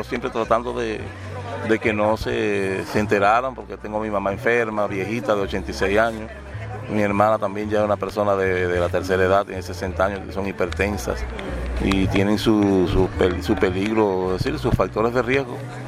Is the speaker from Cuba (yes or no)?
yes; Cuba; saben que por mucho que nos ocultemos, saben que somos cubanos